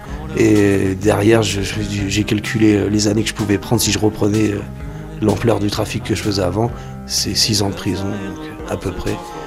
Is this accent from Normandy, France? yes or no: yes; Normandy, France; moved away as an adult; je suis normand, je suis parti. Et je quitte ma région et là, je suis motivé à vraiment partir. Je compte pas repartir en Normandie pour l'instant.